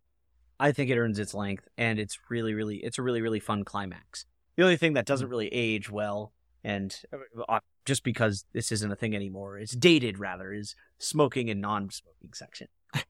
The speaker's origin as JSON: {"language": "English", "region": "England", "country": "United Kingdom", "said": "I come from England. It's a wonderful island."}